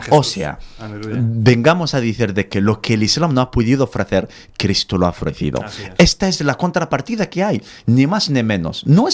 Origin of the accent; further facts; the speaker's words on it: Algeria; Soy argelino y puedo hablar de Argelia con mayúscula, en mayúscula, como aquel que dice.